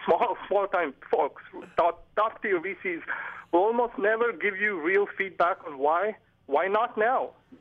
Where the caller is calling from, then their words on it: Fremont, California, United States; I'm calling from Fremont.